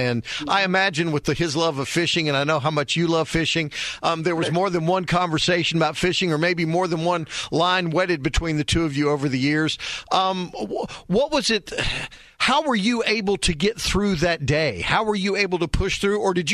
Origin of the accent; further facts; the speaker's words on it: Houston, Texas, United States; Champions Golf Club, which is where I grew up in Northwest Houston, full disclosure.